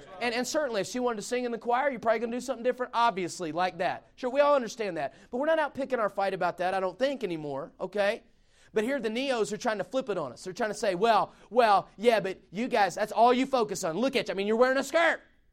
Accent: Southeast, United States; because I have old values, I'm from the Southeast, or because we're in California and everybody's cool here.

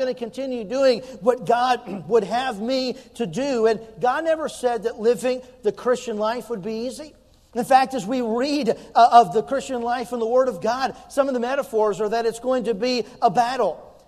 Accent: United States; I'm so thankful that I am an American, and I'm thankful for our country

